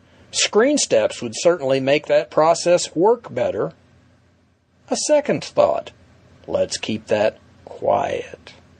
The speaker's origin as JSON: {"language": "English", "town": "Tulsa", "region": "Oklahoma", "country": "United States", "said": "from Tulsa"}